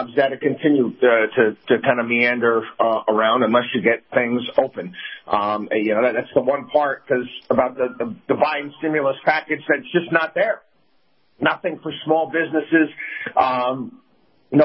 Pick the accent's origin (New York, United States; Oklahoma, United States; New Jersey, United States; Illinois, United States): New York, United States; Albany; I grew up in Albany, New York, and trust me, I have no desire to go back up there and deal with that big, massive government.